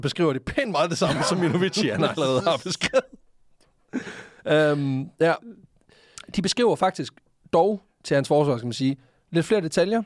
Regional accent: Hornslet, Central Denmark Region, Denmark; i Æblehaven i Hornslet, hvor jeg voksede op.

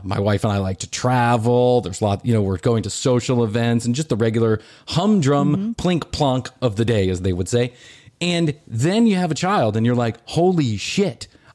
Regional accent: Chicago, Illinois, United States; We're big Cubs fans. We come from Chicago.

